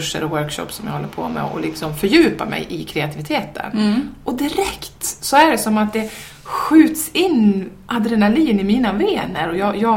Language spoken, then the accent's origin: Swedish; Dalarna County, Sweden; när man bor här nere, nu har vi faktiskt lite snö, men annars så är det mycket mindre snö här än hemma i Dalarna.